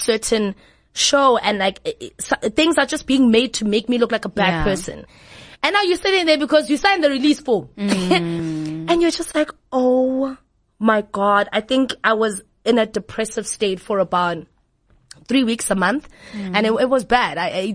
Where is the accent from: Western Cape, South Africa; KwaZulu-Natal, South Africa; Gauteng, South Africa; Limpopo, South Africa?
Gauteng, South Africa; I'm from the East Rand, guys, born and bred in Spread View.